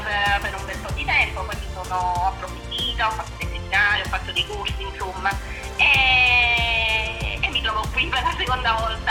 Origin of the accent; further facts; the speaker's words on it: Naples, Campania, Italy; now in Capri, Italy; vivo a Capri, sono di Napoli ma vivo a Capri dal 2004 e mi sono trasferita qui quando mi sono sposata con mio marito